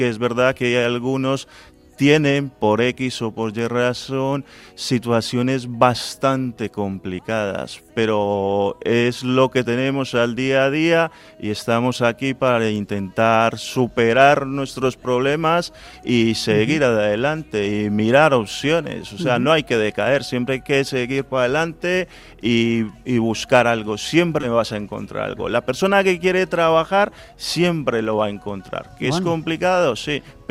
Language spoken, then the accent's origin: Spanish; Colombia; moved away as an adult; also born or lived in Canary Islands; now in Bilbao, Spain; antes he estado una temporada viviendo en Canarias, básicamente me marché de Colombia con la edad de 20 años, han pasado 20 años, ahora tengo 40